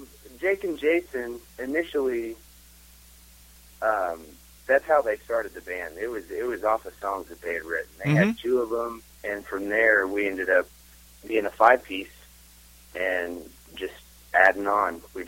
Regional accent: Wichita, Kansas, United States; Obviously, we're from Wichita.

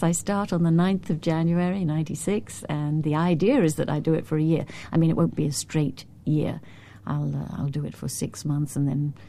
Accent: London, United Kingdom; also born or lived in Wales; I'm half Welsh. When I was a kid, my sister and I used to, when the bombarding was bad in London, we would be sent off to Wales to stay with our grandparents in Pentrebach.

